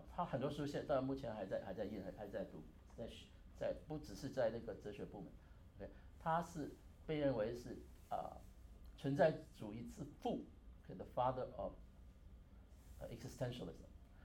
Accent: China; 但是人文呢，常常我们是中国人比较忽略的

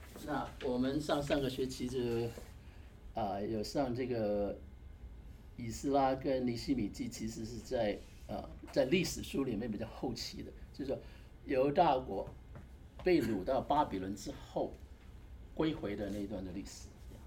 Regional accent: Hong Kong; Chinese is a second language; 我是香港来的，所以我都不懂话，我的国语都有一些腔啊。我是那个腔，是这个腔。

